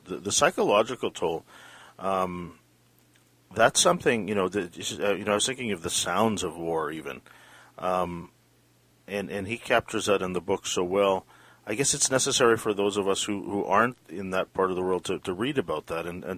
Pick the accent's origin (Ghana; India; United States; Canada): Canada; especially since we're both Canadian and we live in Canada